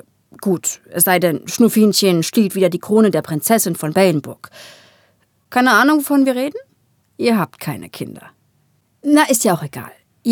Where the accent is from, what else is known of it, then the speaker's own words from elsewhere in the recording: Berlin, Germany; Ich bin aus Ostberlin, Marzahn, Platte so richtig, wie man sich das vorstellt.